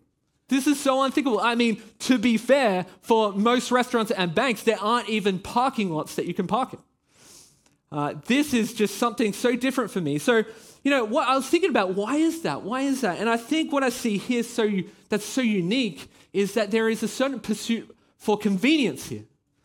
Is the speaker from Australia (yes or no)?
yes; Australia; now in Belgium; Now, I'm not Belgian. Well, actually, I am now. I've got citizenship now. But I am Australian. You know, you can probably hear it in my voice.